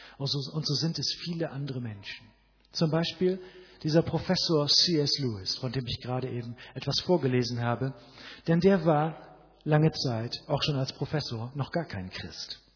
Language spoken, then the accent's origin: German; Bremen, Germany; Wir waren unterwegs von Bremen, wo ich herkomme, nach Hamburg.